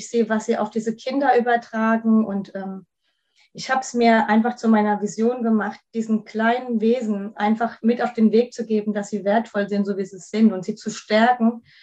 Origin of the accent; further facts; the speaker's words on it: Kaiserslautern, Rhineland-Palatinate, Germany; ich komme aus Kaiserslautern, da wo der Betze jetzt in der dritten Liga ist